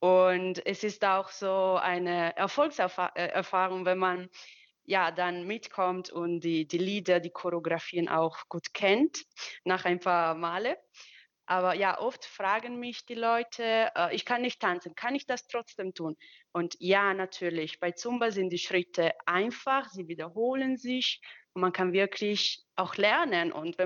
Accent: Italy; ich komme aus Italien.

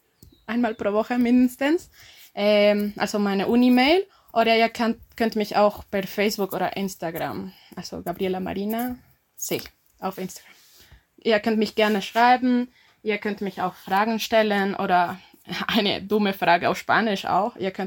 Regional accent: La Paz, Bolivia; German is a second language; Ich komme aus La Paz, das ist die Regierungssitz.

